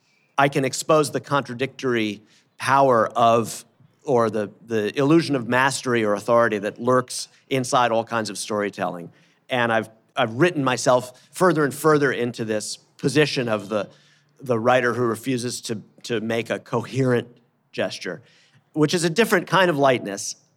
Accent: New York City, New York, United States; So growing up in New York, in Outer Borough, New York, in neighborhoods where there were generations of immigrants, including some very new ones

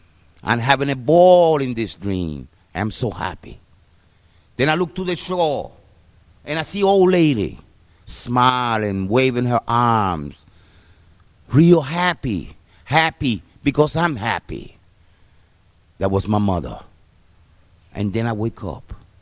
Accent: Puerto Rico; I grew up in Puerto Rico. I have a mountain on the side, and if I walk 6 minutes to the south, I find myself in the most beautiful beach in the world

